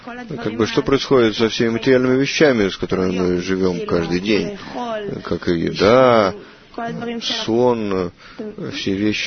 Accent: Rishon LeZion, Central District, Israel; из Ришон-Лициона.

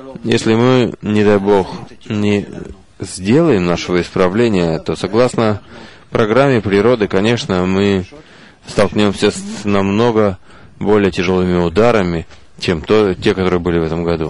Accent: Russia; now in Israel; Я, когда выехал из России, прошло уже около 40 лет, и я не знаю, что там происходит, это уже совершенно другой народ, совершенно другой подход к жизни. Когда я прибыл в Израиль

